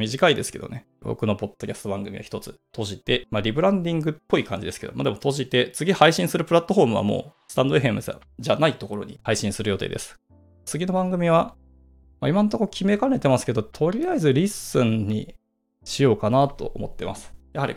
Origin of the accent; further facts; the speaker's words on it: Hiroshima, Japan; 僕、広島出身の人たちが集まるコミュニティ、広島人会っていうのがあるんですけど